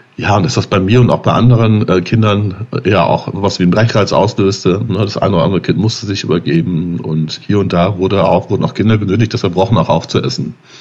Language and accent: German; North Rhine-Westphalia, Germany; halt Abenteuer und in die Berge, die ich noch nicht kannte als Münsterländer